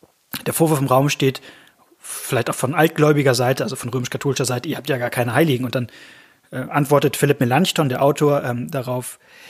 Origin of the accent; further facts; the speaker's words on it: Northern Germany, Germany; Und das kennt man so als Norddeutscher, gemeiner Norddeutscher